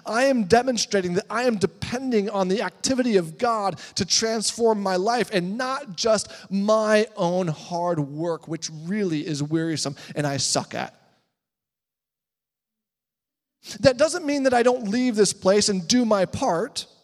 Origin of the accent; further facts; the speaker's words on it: United Kingdom; It's just what we chose because we're British.